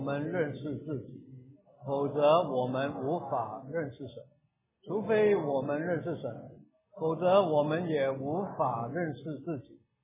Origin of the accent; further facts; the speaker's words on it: China; 我们中国人有一句话说。